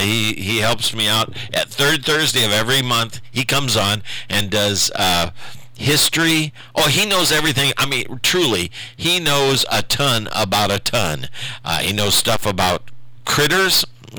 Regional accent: Indianapolis, Indiana, United States; now in Ohio, United States; I consider myself a Hoosier because I was born in Indianapolis and lived there for the first third of my life.

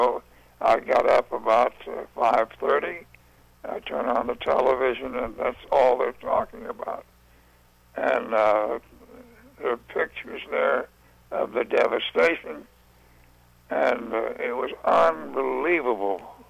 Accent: McEwen, Tennessee, United States; it ran through my hometown of McEwen, Tennessee.

